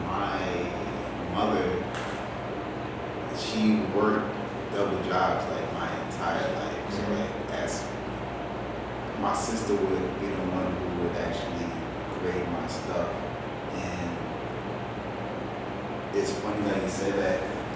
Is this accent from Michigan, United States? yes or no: no; Harvey, Illinois, United States; I'm from Harvey.